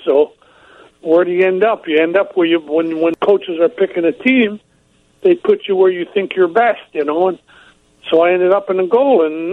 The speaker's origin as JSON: {"language": "English", "town": "Sault Ste. Marie", "region": "Ontario", "country": "Canada"}